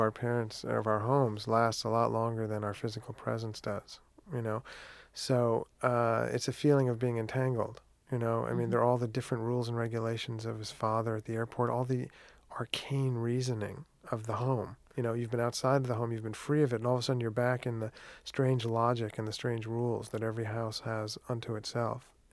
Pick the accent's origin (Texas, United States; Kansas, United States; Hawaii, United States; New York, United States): New York, United States; Larchmont; Yes, I did. I grew up in Larchmont, went to Amherst College